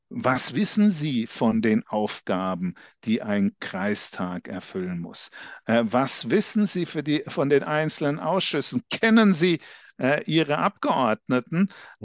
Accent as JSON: {"language": "German", "town": "Würzburg", "region": "Bavaria", "country": "Germany", "tie": "born there", "said": "Sie hören das vielleicht, ich komme nicht aus Ostholstein. Mein Platt ist doch sehr rudimentär. Ich komme gebürtig aus Würzburg, auch eine sehr schöne Gegend in Deutschland."}